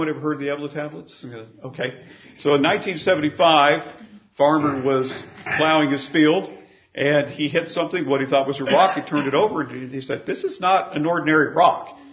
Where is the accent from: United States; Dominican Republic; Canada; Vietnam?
United States; Oklahoma; I'm from Oklahoma. We used to say dead as a doornail.